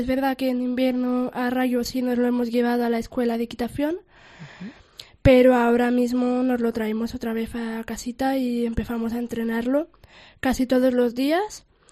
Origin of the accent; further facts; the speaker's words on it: Albacete, Castilla-La Mancha, Spain; poder dar el salto a nacionales en mi tierra, en Albacete